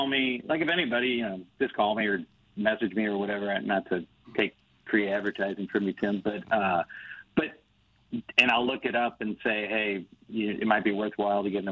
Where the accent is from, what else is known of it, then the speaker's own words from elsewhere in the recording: Crestwood, United States; I grew up in Crestwood, Doug.